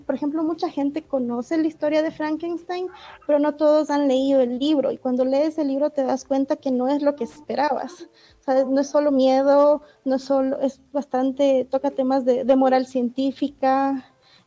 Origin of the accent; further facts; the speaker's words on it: Esmeraldas, Ecuador; yo soy de Esmeraldas, entonces no recuerdo mucho tener una librería grande donde pueda ir y ver un montón de libros, sino que básicamente eran librerías pequeñas que solo traían los textos que tenías que leer en el colegio.